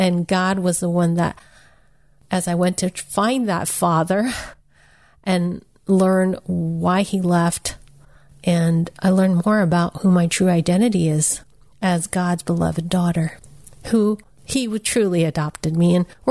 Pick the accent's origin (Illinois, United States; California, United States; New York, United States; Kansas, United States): California, United States; San Francisco; born there; And because I'm Chinese American, I was born in San Francisco Chinatown with a mail order bride.